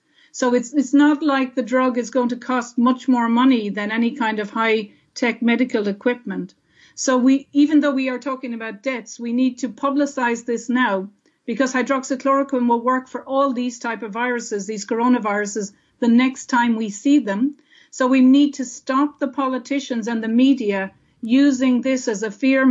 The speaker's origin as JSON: {"language": "English", "country": "Ireland", "said": "I think what we as Irish people need to review"}